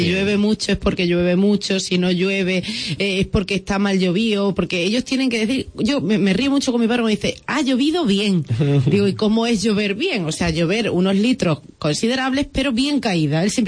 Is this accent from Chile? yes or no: no; Ribera del Fresno, Extremadura, Spain; Yo soy de Ribera del Fresno. Un saludo a todos mis paisanos desde aquí, que nos escuchan mucho, además.